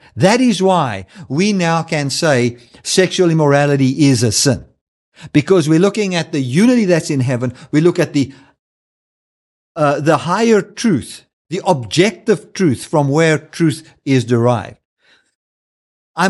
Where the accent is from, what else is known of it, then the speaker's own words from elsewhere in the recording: South Africa; born there; I am not a South African Christian. I am a Christian that have been born in South Africa.